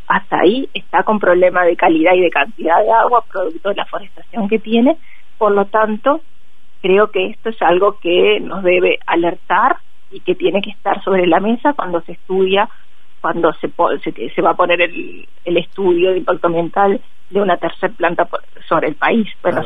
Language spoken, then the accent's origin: Spanish; Uruguay; Yo lo que creo es que debemos plantearnos como uruguayos cuál es el futuro de país que queremos